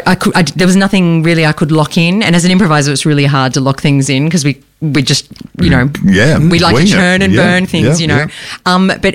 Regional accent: Sydney, New South Wales, Australia; now in Melbourne, Australia; I'm originally from Sydney. I've been in Melbourne for almost 12 years.

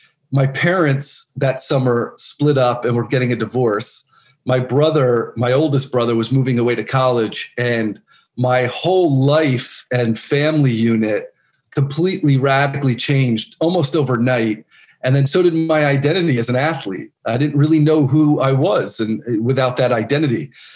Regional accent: New Jersey, United States; I grew up in New Jersey, which doesn't lend really exceptionally to the outdoors, but I always had a deep appreciation for nature and being outside.

